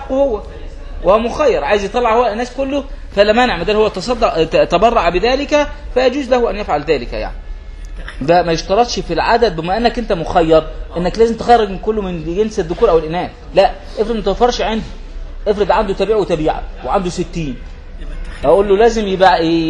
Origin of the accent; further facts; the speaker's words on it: Egypt; احنا حتى عندنا في مصر نقول ده راجل جدع